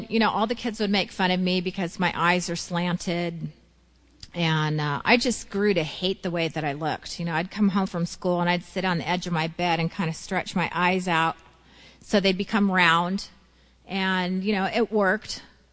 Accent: San Bernardino, California, United States; And I'm an Eskimo from San Bernardino. Not a lot of us. And there are none now. It was an awful place to grow up. Hated it. It's smoggy, hot, horrible.

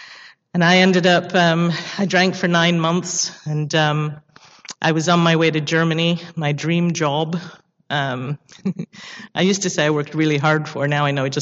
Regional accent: London, United Kingdom; born there; I'm an only child, and I will tell you, I was born in London.

